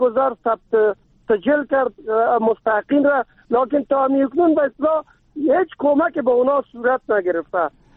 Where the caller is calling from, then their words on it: Kabul, Afghanistan; از ولایت کابل.